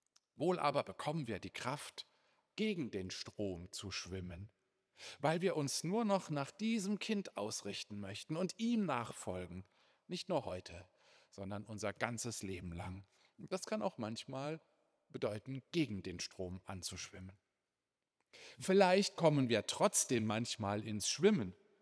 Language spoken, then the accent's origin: German; Baden-Württemberg, Germany; ich komme ja auch noch aus Baden.